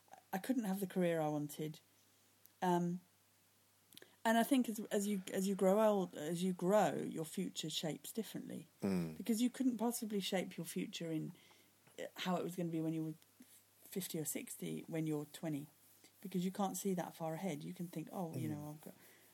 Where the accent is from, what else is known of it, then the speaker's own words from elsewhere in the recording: South Africa; moved away as an adult; I grew up in South Africa, so I didn't anticipate that I was going to leave South Africa when I was 19, which I then did.